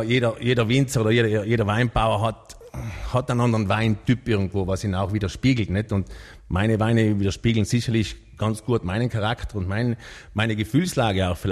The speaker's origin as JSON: {"language": "German", "region": "Trentino-Alto Adige", "country": "Italy", "said": "Grundsätzlich sind wir Südtiroler ja relativ ein braves Volk."}